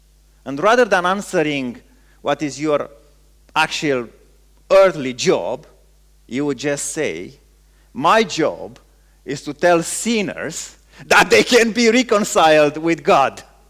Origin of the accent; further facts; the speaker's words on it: Romania; English is a second language; moved away as an adult; I said, I'm from Romania.